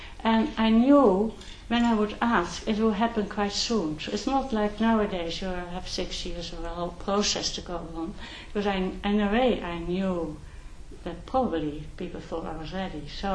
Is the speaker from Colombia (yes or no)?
no; Netherlands; English is a second language; and I'm from Holland, and we got on very well.